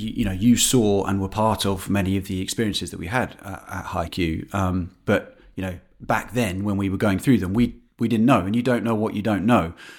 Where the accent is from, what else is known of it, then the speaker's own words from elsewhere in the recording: England, United Kingdom; I'm obviously from Great Britain, England specifically.